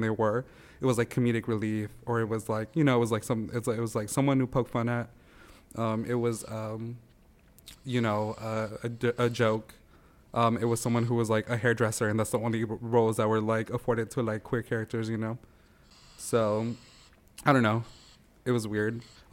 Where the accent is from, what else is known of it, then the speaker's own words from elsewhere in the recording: California, United States; I grew up, I was like born in San Jose and I grew up in California. I've like never left Northern California. I've lived in Northern California all of my life.